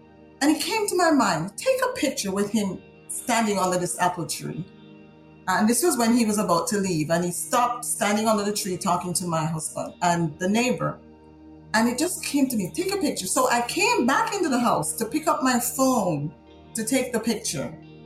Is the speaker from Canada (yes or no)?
no; Jamaica; now in United States; we were born together, you know, we grew up together. We did everything together as children growing up. We grew up in Jamaica.